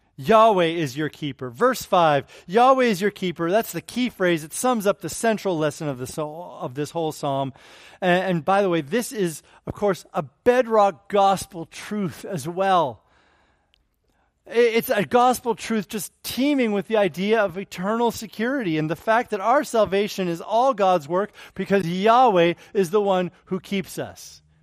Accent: Canada; also born or lived in Alaska; now in Bakersfield, United States; As a boy born and raised in Canada and then ministered at a church in Alaska for 3.5 years, I am as cold-blooded as they come.

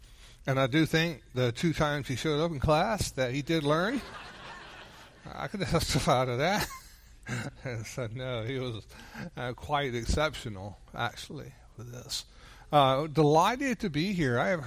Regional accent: North Carolina, United States; accent: Southern; more than I'm from North Carolina, you have probably figured out, and so I'm Southern.

